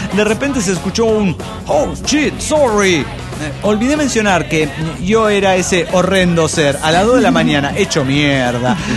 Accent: Mexico City, Mexico; del DF Mexicano.

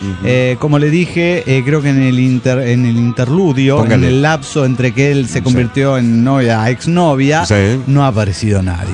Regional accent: Mexico City, Mexico; de Ciudad de México.

